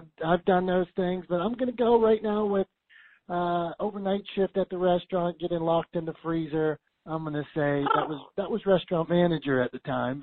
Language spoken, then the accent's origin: English; Pittsburgh, Pennsylvania, United States; I'm from Pittsburgh. You can't let people just run over you.